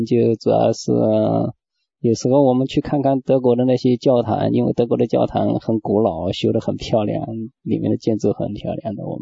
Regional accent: Anhui, China; also born or lived in Germany; now in United States; 我是安徽人。

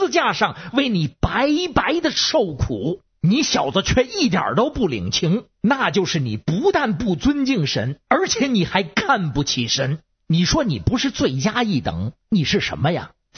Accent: Beijing, China; 我是北京的

